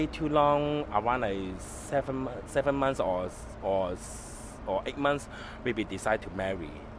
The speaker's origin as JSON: {"language": "English", "country": "Hong Kong", "second_language": "English", "said": "I never saw a lot of Chinese girls like this way because I'm from Hong Kong."}